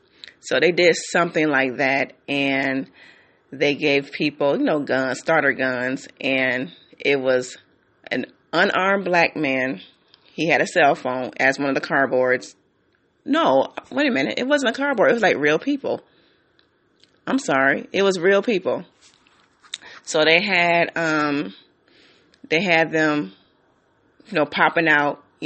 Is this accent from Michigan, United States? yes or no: yes; Detroit, Michigan, United States; also born or lived in San Diego; I grew up in Detroit, but in my earlier years, I grew up in San Diego.